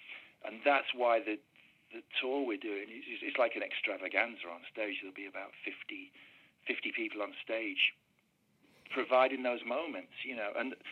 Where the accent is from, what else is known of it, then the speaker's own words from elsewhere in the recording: Stretford, North West England, United Kingdom; born there; also born or lived in Sheffield; I was born in Stretford.